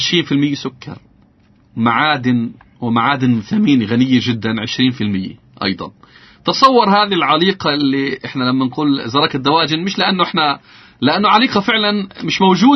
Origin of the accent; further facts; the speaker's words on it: Palestine; يعني احنا عندنا في فلسطين تقريبا 70,000 طن مخلفات دواجن